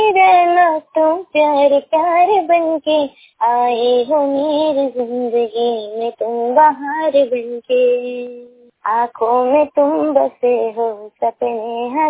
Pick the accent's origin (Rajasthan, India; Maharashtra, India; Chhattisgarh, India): Chhattisgarh, India; Khairagarh; मैं कैरागढ़ जिला राजनांदगांव छत्तीसगढ़ से हूँ।